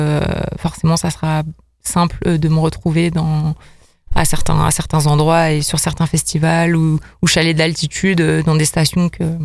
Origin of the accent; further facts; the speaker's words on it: Lille, Hauts-de-France, France; now in Lyon, France; j'habite à Lyon et j'aime beaucoup cette ville. Mais je suis quand même, je suis originaire de Lille à la base.